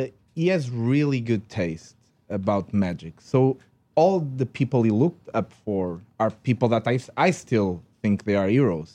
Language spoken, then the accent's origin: English; Portugal; English is a second language; Yes, I'm Portuguese. By the way, if you didn't notice that I don't speak English correctly, I'm Portuguese.